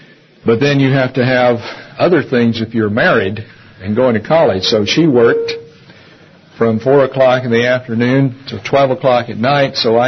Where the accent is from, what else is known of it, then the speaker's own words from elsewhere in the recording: Laurel, Mississippi, United States; He grew up in Mobile, Alabama. I grew up in Laurel, Mississippi, about 90 miles apart.